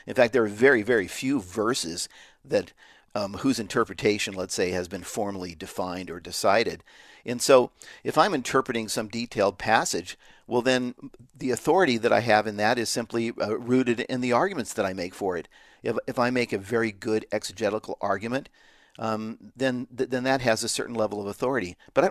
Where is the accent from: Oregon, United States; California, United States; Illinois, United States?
California, United States; Well, yes … I'm from California, too.